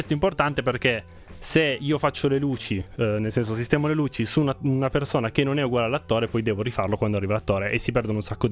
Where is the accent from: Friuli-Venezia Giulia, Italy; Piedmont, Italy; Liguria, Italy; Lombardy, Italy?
Piedmont, Italy; Turin; vengo da Torino e studio cinema nella vita